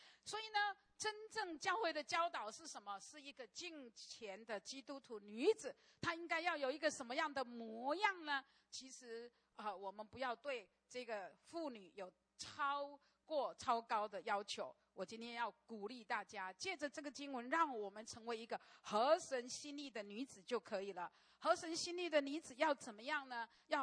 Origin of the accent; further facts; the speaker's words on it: Taiwan; 我们台湾人有一句谚语